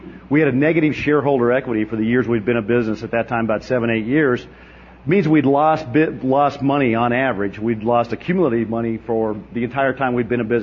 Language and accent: English; Fort Collins, Colorado, United States; I grew up in Colorado. I'm very fortunate to grow up in Colorado. I actually went to Fort Collins High School